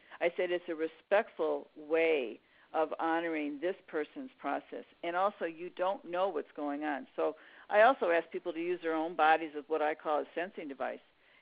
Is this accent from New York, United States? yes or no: no; Chicago, Illinois, United States; I'm from Chicago. I mean, I talk a lot, okay?